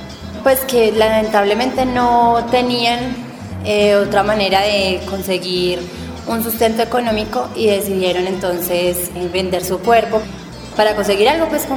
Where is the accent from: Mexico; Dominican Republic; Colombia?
Colombia; Pereira, Risaralda; born there; yo nací en Pereira, que es la capital de Risaralda, que hace parte de lo que antes se conocía como Eje Cafetero, pero que ahora se le conoce como el Triángulo del Café.